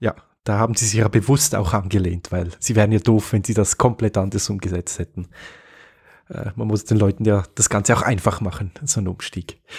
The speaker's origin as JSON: {"language": "German", "country": "Switzerland", "said": "Bei uns in der Schweiz sind es übrigens 30 Währungsfranken Differenz"}